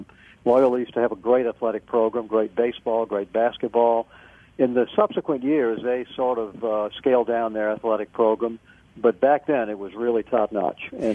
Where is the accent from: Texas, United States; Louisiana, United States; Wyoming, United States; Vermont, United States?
Louisiana, United States; New Orleans; I got to stay in my hometown, which, you know, there are pros and cons